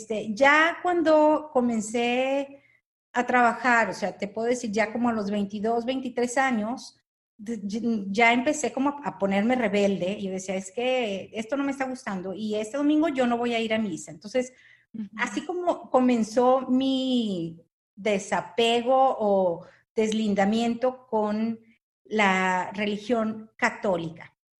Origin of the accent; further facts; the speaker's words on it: San Juan de los Lagos, Jalisco, Mexico; born there; Yo nací, Berna, en San Juan de los Lagos, el segundo centro católico, religioso católico, más importante de México.